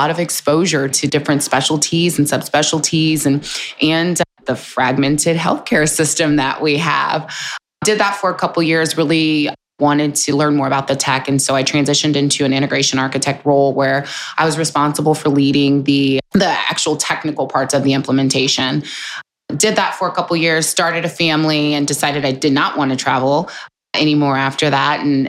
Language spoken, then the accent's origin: English; Kansas City, Missouri, United States; I'm born and raised in Kansas City.